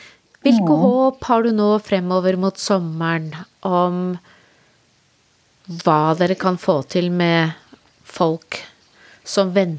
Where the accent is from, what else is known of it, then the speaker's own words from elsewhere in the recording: Gjøvik, Innlandet, Norway; nå kommer jeg jo selv fra Gjøvik